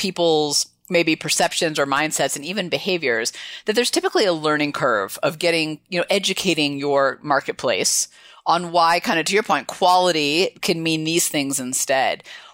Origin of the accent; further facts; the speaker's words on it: California, United States; I mean, I grew up in the Northern California, so I get it.